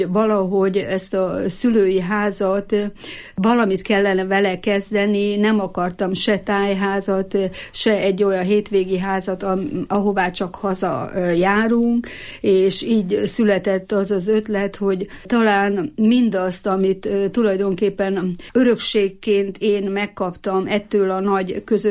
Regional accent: Fedémes, Heves, Hungary; born there; now in Eger, Hungary; Én Fedémesre születtem, ott láttam meg a napvilágot. Igaz, hogy már sokkal több évei tegerbe érek, mert 55 éve már, hogy EGRI vagyok, de mégis Fedémesének tartom magam.

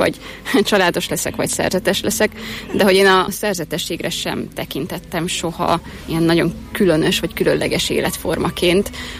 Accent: Kőszeg, Vas, Hungary; Én Köszegről származom, és domonkos nővérekhez jártam iskolába, és a domonkos nővérek intézményében tanultam 8 évig

